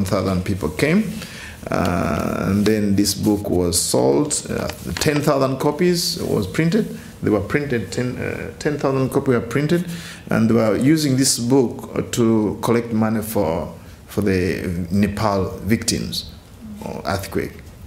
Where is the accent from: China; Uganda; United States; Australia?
Uganda; English is a second language; I come from Uganda.